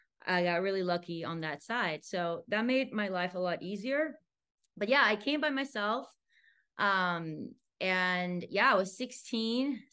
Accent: Venezuela; English is a second language; moved away as an adult; I'm born and raised in Venezuela, came for college, you know. I was learning English already at home for many years.

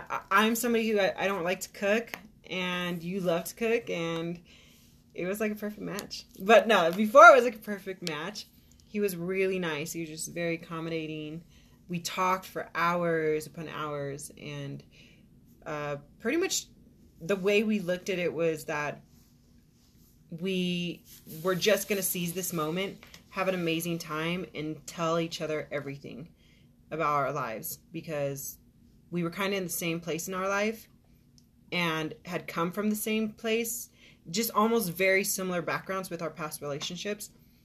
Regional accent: Arizona, United States; And I don't know how to drive in snow. I'm from Arizona, so 16 years. I don't know how to drive in snow.

